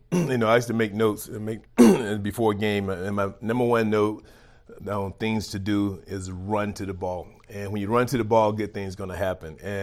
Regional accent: Griffin, Georgia, United States; That I'm a Georgia boy that love this state, don't have anything bad to say about it. You know, growing up in Griffin, like I mentioned earlier, played at Vassal State

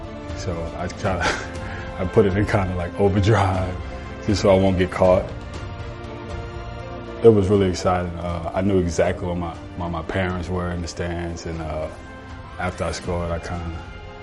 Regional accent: New Orleans, Louisiana, United States; It was against New Orleans in New Orleans at my hometown.

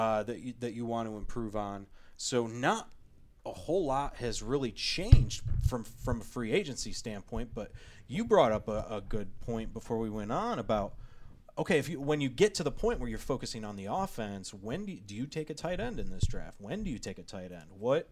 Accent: Rochester, New York, United States; Both of those guys from my hometown of Rochester, New York, by the way.

